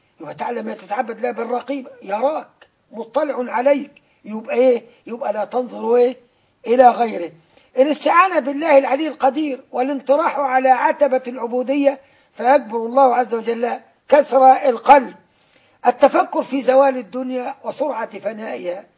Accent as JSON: {"language": "Arabic", "region": "Upper Egypt", "country": "Egypt", "said": "احنا وانا صعيدي"}